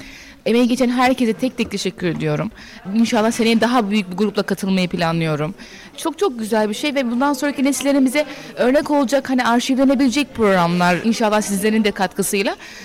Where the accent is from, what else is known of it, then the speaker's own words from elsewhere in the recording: Balıkesir, Turkey; ben aslen Balıkesirliyim ben. Yasin, biz otla büyümüş insanlarız.